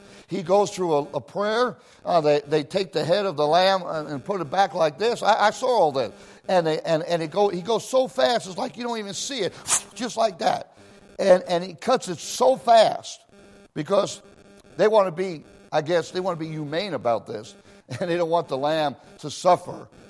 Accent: Israel; when I was in Israel, I grew up in Israel, not all my young life, but partly

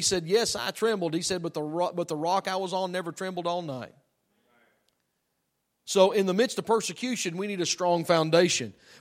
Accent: United States; I'm an American. I'm a gun owner.

